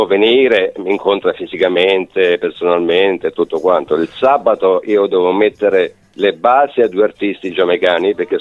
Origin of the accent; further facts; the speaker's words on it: Rome, Lazio, Italy; uno è nato e cresciuto a Roma, vedersi fare il compleanno a tutto tondo, 60 anni, in trasferta